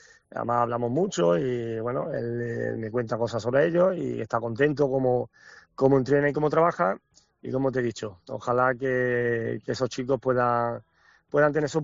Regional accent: Córdoba, Andalusia, Spain; para mí siendo cordobés y haber disfrutado de compañeros de Córdoba

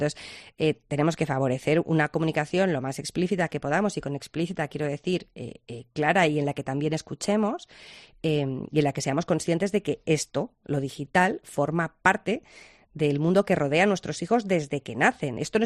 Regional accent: Sejas, Castile and León, Spain; Gracias y besos, que soy tu paisana de Aliste.

